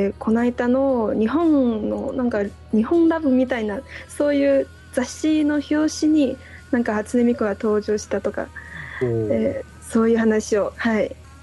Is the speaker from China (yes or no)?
yes; China; Japanese is a second language; 私は、まあ、中国出身なんですけれども